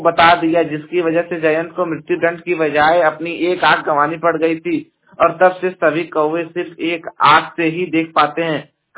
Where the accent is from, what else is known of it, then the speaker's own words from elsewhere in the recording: Jaunpur, Uttar Pradesh, India; और मैं उत्तर प्रदेश के जौनपुर जिले का निवासी हूं